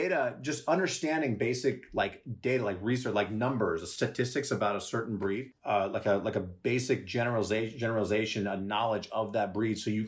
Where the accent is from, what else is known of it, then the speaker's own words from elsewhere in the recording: Trenton, New Jersey, United States; born there; Okay, I was born in Trenton.